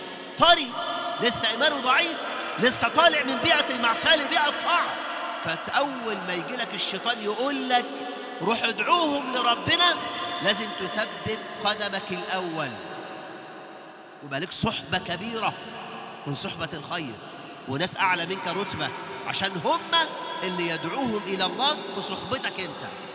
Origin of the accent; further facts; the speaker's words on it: Mansoura, Dakahlia, Egypt; كان عندنا في المنصورة وأعرفه معرفة شخصية